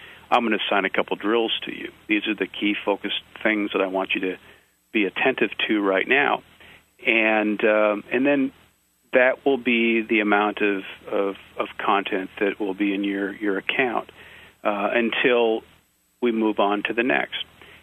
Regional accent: Minnesota, United States; Well, I grew up in Minnesota

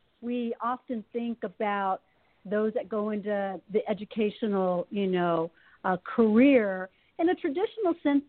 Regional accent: California, United States; now in Washington, United States; Actually, I'm in D.C. I'm originally from California, but I moved to D.C. probably

